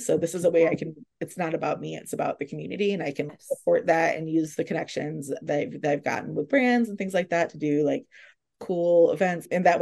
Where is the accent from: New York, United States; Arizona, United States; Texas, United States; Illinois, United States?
New York, United States; as a New Yorker, we do not go to Times Square.